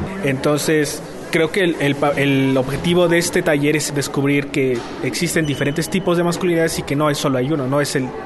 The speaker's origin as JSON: {"language": "Spanish", "town": "Toluca", "region": "State of Mexico", "country": "Mexico", "said": "Yo, por ejemplo, vengo de Toluca, entonces es más visible esta masculinidad o este machismo."}